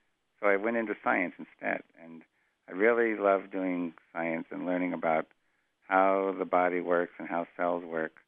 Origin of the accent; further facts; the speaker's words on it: San Diego, California, United States; I came from California, but I moved around quite a bit, but I ended up back in California when I went to college in San Diego and then got my PhD at UCLA.